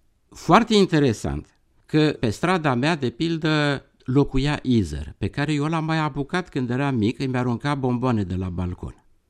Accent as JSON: {"language": "Romanian", "region": "Bucharest", "country": "Romania", "tie": "born or raised there", "said": "Eu m-am născut în București, în plină epocă post-stalinistă. Părinții mei au venit, mama din Ardeal, tatăl meu din Banat. Și am copilărit acolo pe stradă, sigur, până la 23 de ani"}